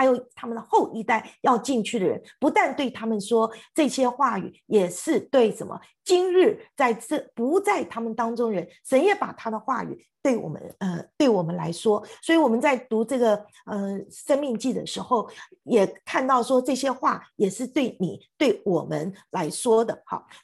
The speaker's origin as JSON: {"language": "Chinese", "country": "China", "said": "我们中国人喜欢说天涯海角哈"}